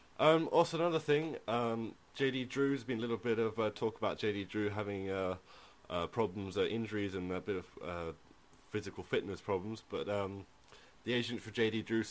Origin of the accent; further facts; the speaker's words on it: England, United Kingdom; seeing that we're English, and just a little bit about the sport